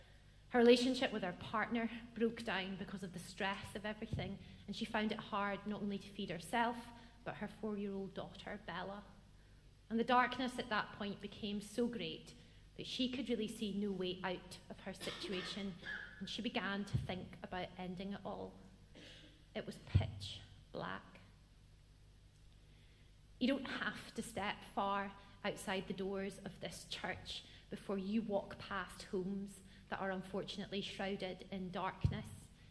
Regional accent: Scotland, United Kingdom; moved away as an adult; also born or lived in Northern Ireland; I am originally from Scotland and the Scottish borders. Now I went to Northern Ireland to go to university, to go to Queen's, and I met my husband and accidentally stayed for 20 years.

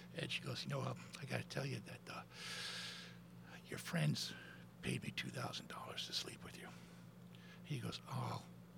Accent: United States; And they actually would forget that I was from the States.

